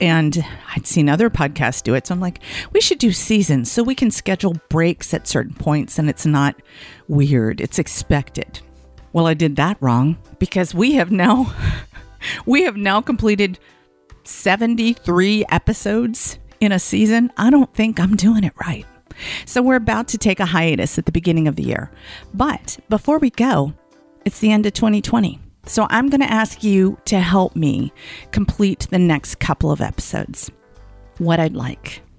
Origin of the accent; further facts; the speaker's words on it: Southern United States, United States; Remember, I'm from the South. I can't read.